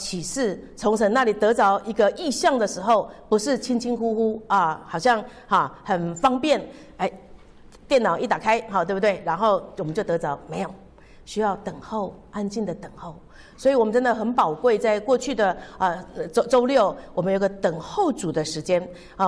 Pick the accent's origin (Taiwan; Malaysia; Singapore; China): Taiwan; 我们说闽南语，我们在台湾常常就说这叫做澳 K 哈